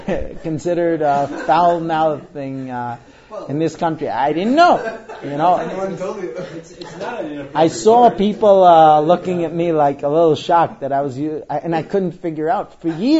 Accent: Israel; born there; first language he; English is a second language; I was born talking Hebrew, you know, I was here. My mother tongue is Hebrew, and even so, I didn't grow up here

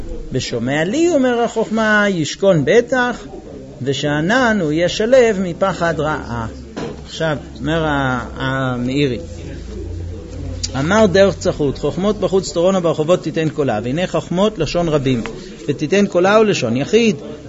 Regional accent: United States; Hebrew is a second language; אני גדלתי בארצות הברית. סמכו שאני יודע לדבר עברית.

